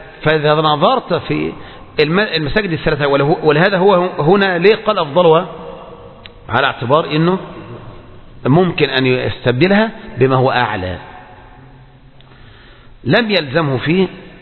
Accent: Egypt; من السنن المهجورة عندنا في مصر هذا الأمر

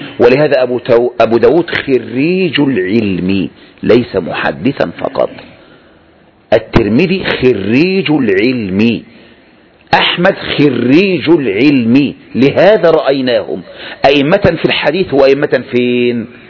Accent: Egypt; وتأتي زي عندنا في مصر أشهر اثنين فين، هذا العدوي وهذا الحويني

